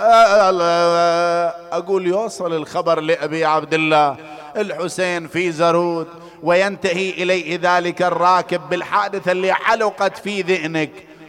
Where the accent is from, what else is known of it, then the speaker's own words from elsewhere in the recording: Iraq; بلادنا العراق وجميع بلاد المسلمين